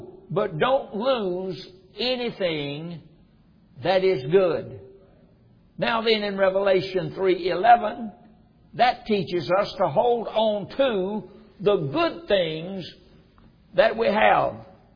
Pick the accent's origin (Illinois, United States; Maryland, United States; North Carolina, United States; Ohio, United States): North Carolina, United States; I came from North Carolina. We didn't have a storm cellar.